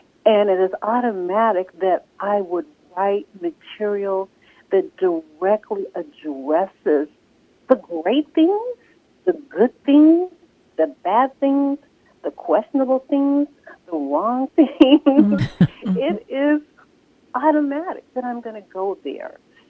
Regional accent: Tacoma, Washington, United States; born there; I was born in Tacoma, went to a school where I was in, went to the University of Washington

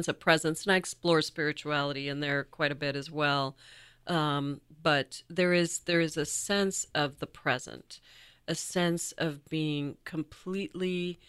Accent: India; And I'm very conscious as the author and as an Indian

